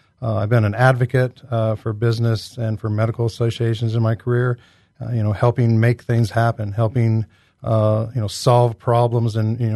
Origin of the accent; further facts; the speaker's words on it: Galesburg, Illinois, United States; and the Galesburg Public Schools Foundation, and this is just one additional way to you know, serve my hometown.